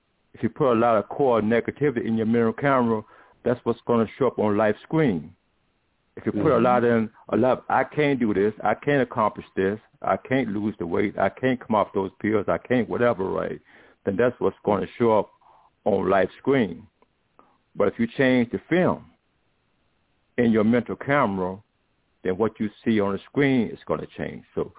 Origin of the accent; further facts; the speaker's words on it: Richmond, Virginia, United States; I'm from Gabriel Prosser City. Some call it Richmond, Virginia, but we call it Gabriel, quote-unquote, Prosser City.